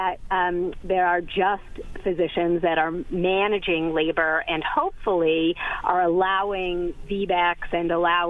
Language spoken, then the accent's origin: English; Portland, Oregon, United States; I'm from Portland, Oregon